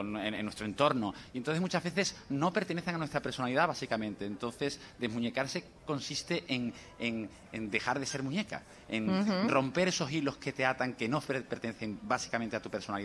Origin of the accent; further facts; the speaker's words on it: Andalusia, Spain; yo soy andaluz